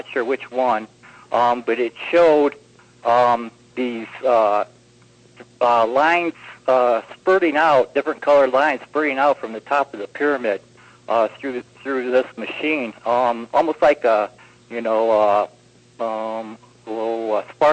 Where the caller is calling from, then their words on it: Ohio, United States; Yeah, hi, Kevin. … from Ohio.